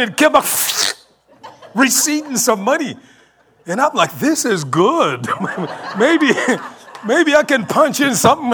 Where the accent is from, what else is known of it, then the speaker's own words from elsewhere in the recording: Kenya; English is a second language; now in United States; when I came from Kenya, you know, in order to get a meal, you had to go to the kitchen.